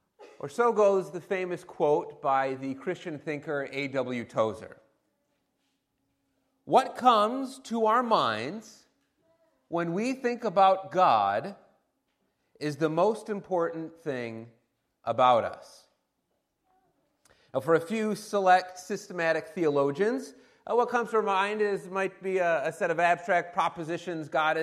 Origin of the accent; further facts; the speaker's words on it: Detroit, Michigan, United States; now in Dubuque, United States; We come from Detroit, Michigan, so we are also adjusting to Dubuque life.